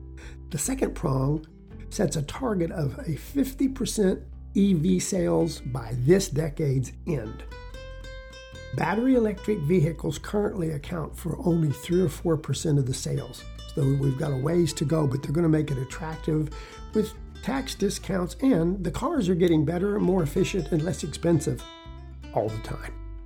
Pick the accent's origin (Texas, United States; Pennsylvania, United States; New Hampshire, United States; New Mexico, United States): Texas, United States; I'm primarily a Texan, folks, although I'm up north right now for a while